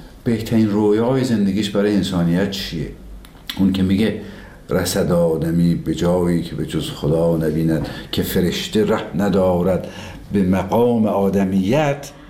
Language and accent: Persian; Tabriz, East Azerbaijan, Iran; دیدیم ما که بچه تبریز هستیم، کوفته تبریزی